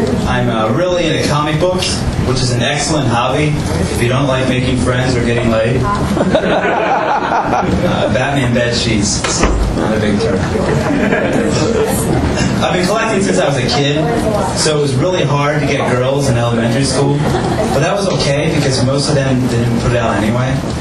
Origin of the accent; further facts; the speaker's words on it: Ireland; because I'm Irish